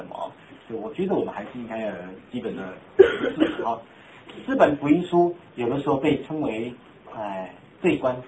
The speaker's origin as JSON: {"language": "Chinese", "country": "China", "said": "我们中国人读东西很多都是英文去翻译的"}